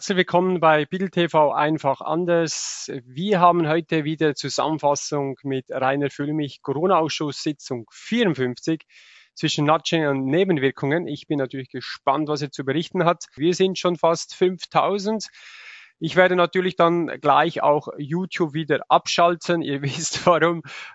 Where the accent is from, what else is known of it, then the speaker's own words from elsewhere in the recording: Switzerland; Ja, und das ist bei uns in der Schweiz genau dasselbe.